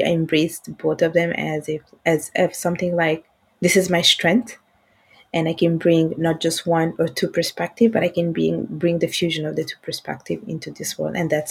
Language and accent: English; Italy; I was born in Italy. My parents are from Bangladesh. And I basically spent my whole life in Italy.